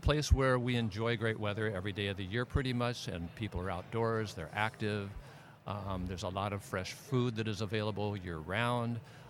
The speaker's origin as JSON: {"language": "English", "town": "Long Beach", "region": "California", "country": "United States", "tie": "born or raised there", "said": "I grew up in Long Beach, California, son of a dermatologist and a nurse."}